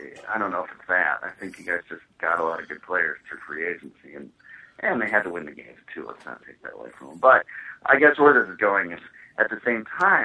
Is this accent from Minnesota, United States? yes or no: yes; Minneapolis, Minnesota, United States; And, you know, growing up in Minneapolis, and you have just that thing about the radio, baseball on the radio, that's so cool.